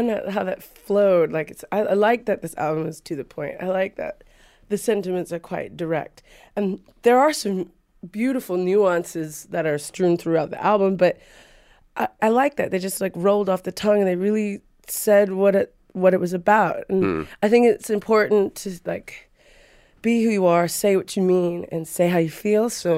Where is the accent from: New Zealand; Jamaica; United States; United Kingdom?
New Zealand; I finished growing up in New Zealand in Aotearoa